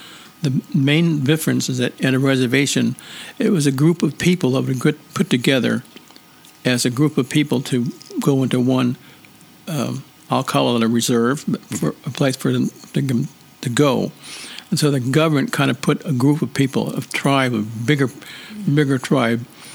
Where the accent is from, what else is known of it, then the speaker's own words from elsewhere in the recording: Upper Lake, California, United States; Yeah, so I grew up in the Upper Lake Rancheria. It was a small rancheria when we had no fire, no electricity, no water.